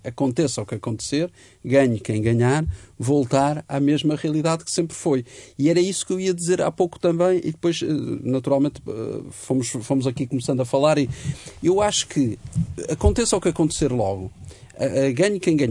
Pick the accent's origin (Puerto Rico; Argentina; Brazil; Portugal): Portugal; Visto como português